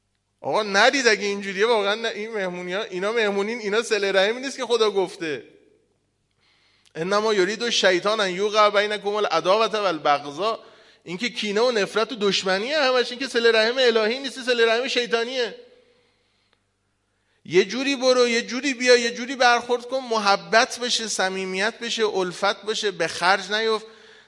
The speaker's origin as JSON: {"language": "Persian", "town": "Mashhad", "region": "Razavi Khorasan", "country": "Iran", "said": "ما مشهدیم و حرم امام رضاییم"}